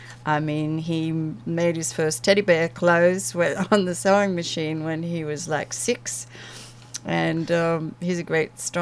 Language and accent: English; Australia; born there; My mother was Norwegian, my father was English, and I was born in Australia.